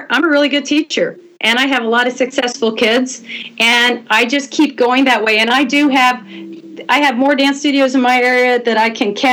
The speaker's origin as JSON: {"language": "English", "region": "Indiana", "country": "United States", "tie": "born or raised there", "lives_now": "Florida, United States", "said": "growing up, I'm originally from Indiana before I moved to Florida."}